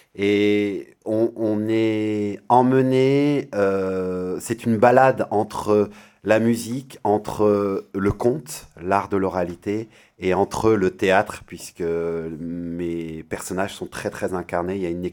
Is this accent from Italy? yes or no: no; Paris, Île-de-France, France; Moi, je suis né à Paris. J'ai grandi à Paris. Ma culture, essentiellement culture de banlieue, en fait.